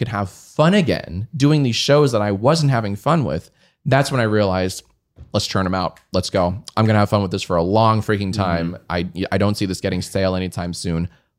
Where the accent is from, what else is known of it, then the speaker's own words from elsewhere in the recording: Columbia, Maryland, United States; moved away as an adult; I grew up in Columbia, Maryland. Oh wow! And I went to college in D.C. American U. And then I moved out here in 2010.